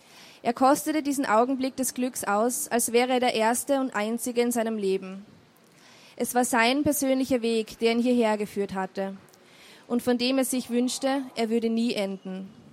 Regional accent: Austria; abgesehen jetzt von meiner Heimat Österreich

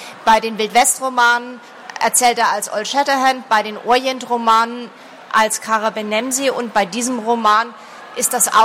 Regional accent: Bamberg, Bavaria, Germany; Bei uns in Bamberg, ich stamme ja aus Bamberg

